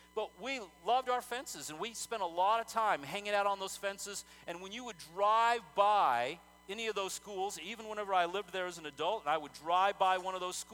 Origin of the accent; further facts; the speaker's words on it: El Paso, Texas, United States; When I was growing up in El Paso, Texas, I went to Scottsdale Elementary first, and then later on to Eastwood Heights Elementary.